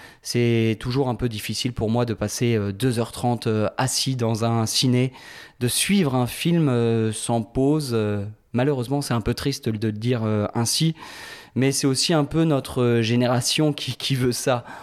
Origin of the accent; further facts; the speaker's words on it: France; mais chez nous, en France, c'est ce combat qui est mené.